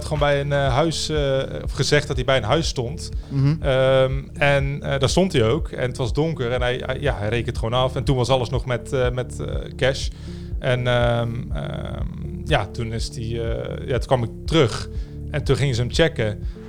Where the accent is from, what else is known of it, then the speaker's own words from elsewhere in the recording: Roosendaal, North Brabant, Netherlands; also born or lived in Papendrecht; Ik ben 28 jaar. Opgegroeid in Roosendaal dus. En ik ben geboren in Papendrecht. Dat is heel ergens anders. Het is een stukje verder weg van Roosendaal.